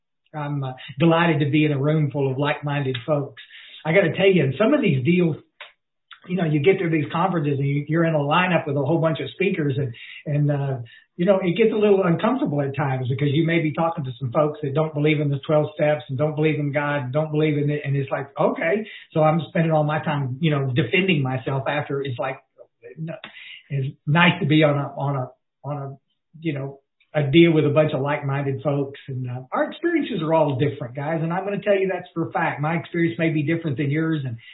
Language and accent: English; Ingram, Texas, United States; I am from Ingram, Texas.